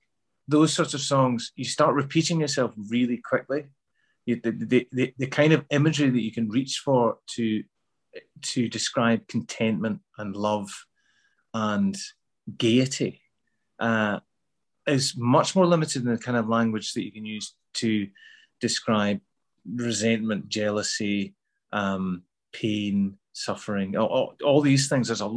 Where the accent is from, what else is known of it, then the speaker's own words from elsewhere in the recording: Glasgow, Scotland, United Kingdom; accent: Glasgow accent; I had to change my accent back from, because I had a Midlands accent when I was a kid. So I had to sort of change that back to a Glasgow accent in order not to get the shit kicked out of me.